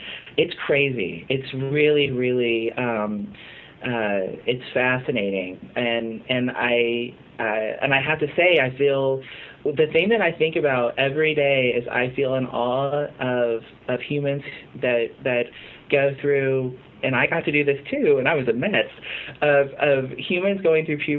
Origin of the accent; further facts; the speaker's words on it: Arkansas, United States; also born or lived in Philippines; I grew up in the Philippines and the South, a military family. But I did most of my growing up actually in Arkansas. And my mom's family is from Arkansas.